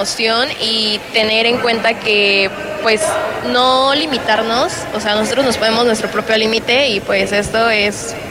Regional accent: Querétaro, Mexico; Soy de aquí, de Querétaro.

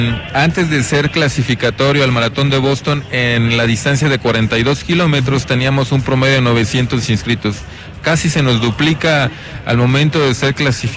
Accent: Querétaro, Mexico; para demostrar la calidad humana y calidez que somos los queretanos

